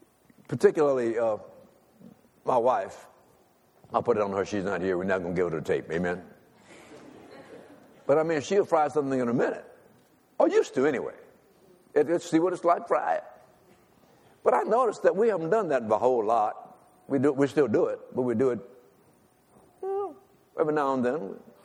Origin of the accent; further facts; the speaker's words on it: Louisiana, United States; I'm from Louisiana, amen?